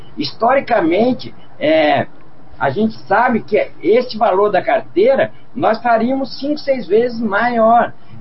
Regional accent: South Region, Brazil; Rapaz, assim, eu sou do Sul, né, cara? Então, a gente fala que o Sul é a parte rica do país.

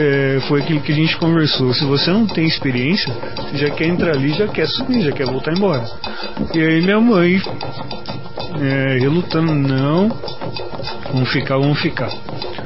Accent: Presidente Prudente, São Paulo, Brazil; now in Curitiba, Brazil; E nós somos de Presidente Prudente, interior de São Paulo.

